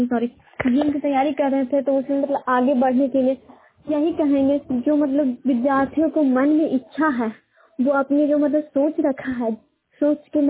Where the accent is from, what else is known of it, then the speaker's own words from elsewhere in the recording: Hilsa, Bihar, India; और मैं हिलसा पुणे का निवासी हूँ, हिलसा पुणे के रहने वाले निवासी हूँ।